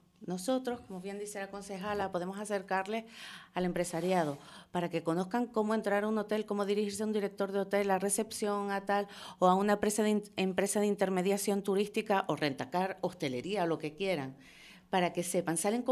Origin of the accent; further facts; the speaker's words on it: Santa Cruz de Tenerife, Canary Islands, Spain; Y que sepas que yo soy de Santa Cruz, no soy de nadie.